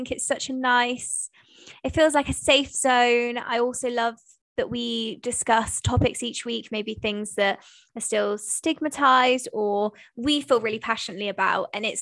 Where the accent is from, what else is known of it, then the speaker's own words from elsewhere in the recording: United Kingdom; I think being a British, the minute anyone pays you a compliment, you just want to like squirm into a corner and hide, don't you?